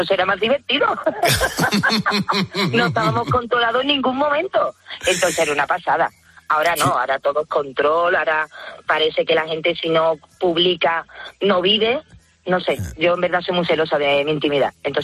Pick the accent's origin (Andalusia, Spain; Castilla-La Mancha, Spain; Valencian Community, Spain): Andalusia, Spain; Seville; yo me crié en Triana. Y Triana, si tú conoces Sevilla, el barrio es fantástico.